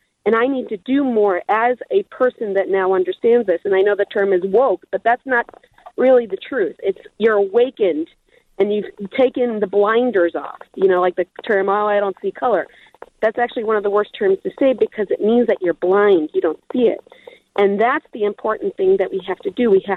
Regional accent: Crystal Lake, Illinois, United States; I grew up in Crystal Lake. You can't get much whiter here.

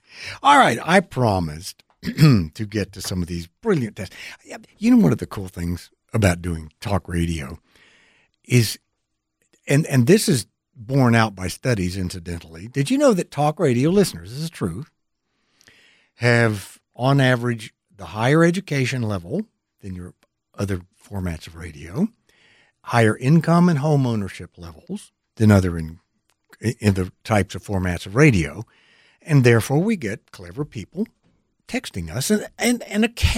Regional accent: Michigan, United States; I'm coming originally from Michigan, and I went to school with hundreds of them.

